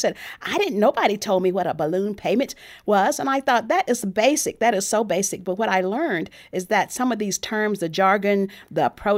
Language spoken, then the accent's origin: English; Texas, United States; I grew up in Texas, and it's interesting.